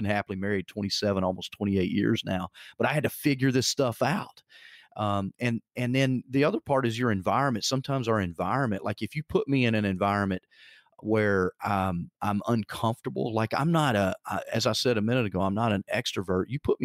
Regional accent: Arkansas, United States; I'm being from Arkansas, oftentimes, you know, I can drive down the road. We call them two-path roads in Arkansas because they're not very good roads

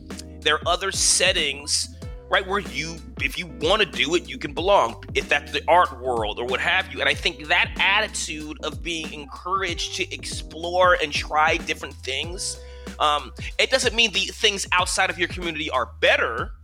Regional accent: United States; I can only speak for being an American. It's the only citizenship I've ever had, or the only place I've ever, you know, lived before I went to my Fulbright.

